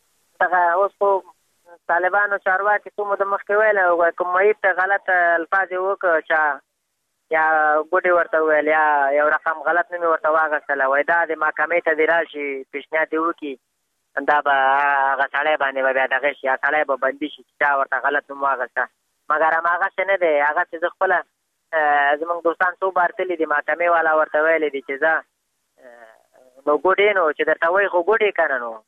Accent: Afghanistan; بس خو موږ هم د افغانستان بچیان یو، د افغانستان معلولین یو

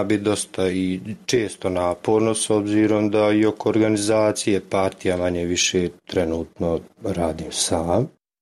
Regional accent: Jajce, Federation of Bosnia and Herzegovina, Bosnia & Herzegovina; Bio je u planu festival neki kod nas na Tvrđavi u Jajcu

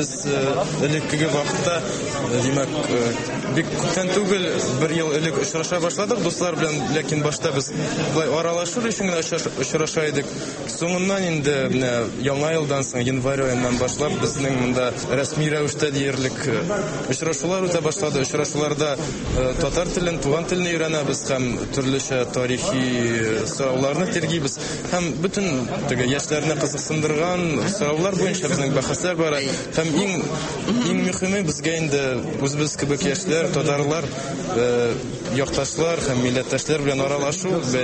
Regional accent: Tuymazy, Bashkortostan, Russia; Мин Башкортстаннан, Туймазы районыннан.

